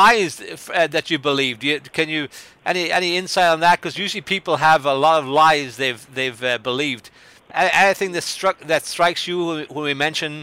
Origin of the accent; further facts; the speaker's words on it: Dundalk, County Louth, Ireland; also born or lived in Mayo; now in United States; I live in the United States, but I'm originally from Ireland. I was actually born in Mayo in the West and moved to Dundalk.